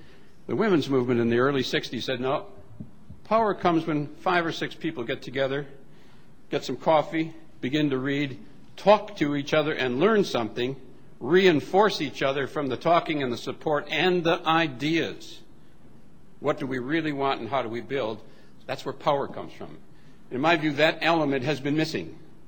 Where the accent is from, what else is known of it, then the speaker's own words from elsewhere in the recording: Wisconsin, United States; I'm from Wisconsin. I grew up in the period of the Joe McCarthy's era.